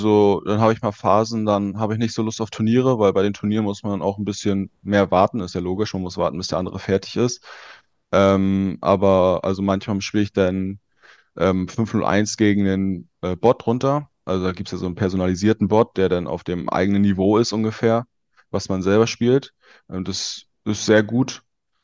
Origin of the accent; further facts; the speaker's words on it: Güstrow, Mecklenburg-Vorpommern, Germany; Also tatsächlich habe ich in Güstrow, da wo ich herkomme